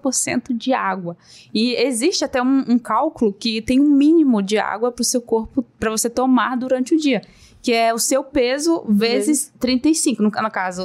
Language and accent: Portuguese; Belém, Pará, Brazil; now in Curitiba, Brazil; porque quando eu sou do norte, né? Sou de Belém do Pará.